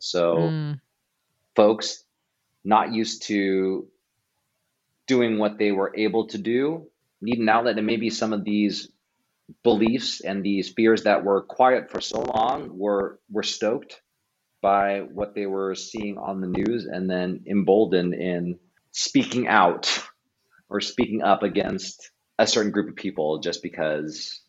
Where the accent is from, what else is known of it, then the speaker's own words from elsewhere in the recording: San Francisco, California, United States; I know, growing up in San Francisco, there are areas, there's Chinatown, there's Japantown.